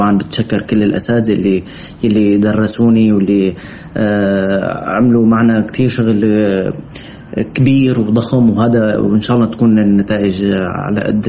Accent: Syria; أنا ممثل سوري وأساسا أنا من الدراما السورية.

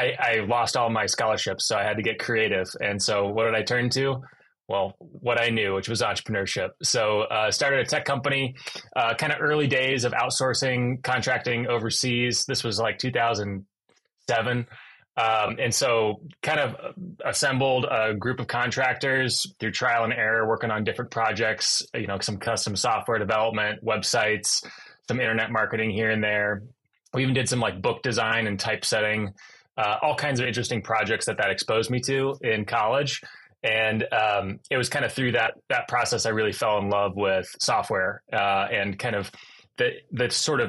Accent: West Lafayette, Indiana, United States; But I was born here in the Midwest. I grew up in West Lafayette, where Purdue University is.

